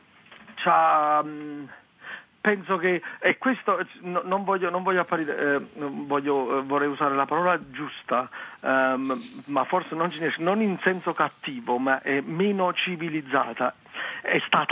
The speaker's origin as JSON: {"language": "Italian", "town": "Naples", "region": "Campania", "country": "Italy", "said": "sono napoletano"}